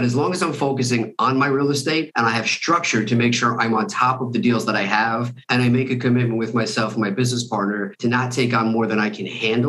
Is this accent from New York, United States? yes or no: yes; New York, United States; I grew up in New York, a little bit of a lost soul, just going to college to have a good time.